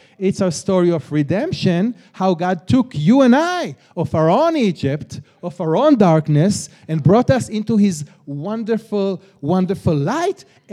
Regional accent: Jerusalem, Jerusalem District, Israel; I'm from Israel. I'm born and raised in Jerusalem.

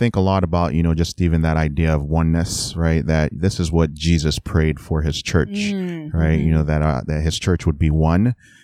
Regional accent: Nigeria; I grew up in Nigeria, and so even if you ask me today what my identity is, culturally I would say I'm Nigerian. Racially I would say I'm Black. But ethnically, like I would even go down to the actual people group that my father is from, which is the Idoma people group in Nigeria.

